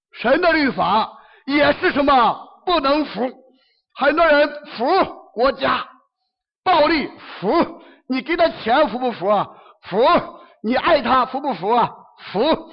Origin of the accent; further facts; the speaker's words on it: Shandong, China; 我们，我老家山东，不晓得你们能不能说